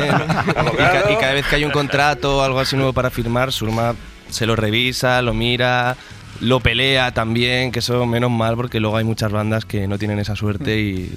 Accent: Pozuelo de Alarcón, Community of Madrid, Spain; Yo soy el pijo de Pozuelo.

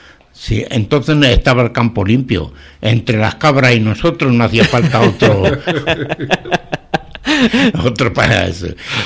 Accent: Béjar, Castile and León, Spain; also born or lived in Guijo de Granadilla; yo, que me considero bejarano y defiendo Béjar por todos los sitios que vaya, tampoco soy bejarano de nacimiento.

